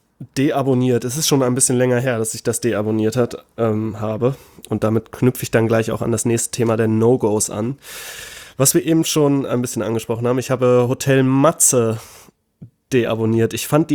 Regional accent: Detmold, North Rhine-Westphalia, Germany; now in Ruhr area, Germany; Aus Lippe. Lippe Detmold.

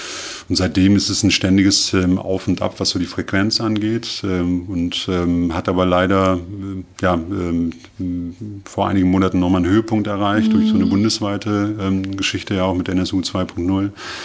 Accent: Goslar, Lower Saxony, Germany; Ich komme aus Goslar

